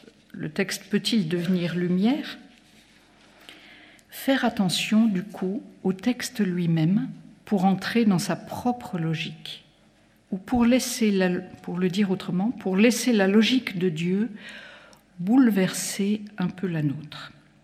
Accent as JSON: {"language": "French", "town": "Lyon", "region": "Auvergne-Rhône-Alpes", "country": "France", "said": "Enfin, je suis désolée, je suis lyonnaise"}